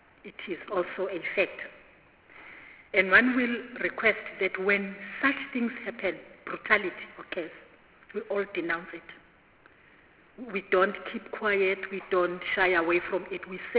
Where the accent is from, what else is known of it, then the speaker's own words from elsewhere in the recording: Mpumalanga, South Africa; I'm saying this because I come from Mpumalanga.